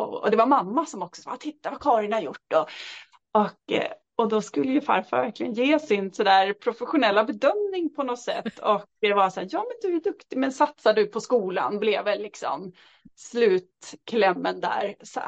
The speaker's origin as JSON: {"language": "Swedish", "town": "Södertälje", "region": "Stockholm County", "country": "Sweden", "tie": "born or raised there", "said": "var inte från en kulturarbetarfamilj, utan mamma jobbade som lärare och pappa jobbade på Scania, så att jag är uppvuxen i Södertälje då."}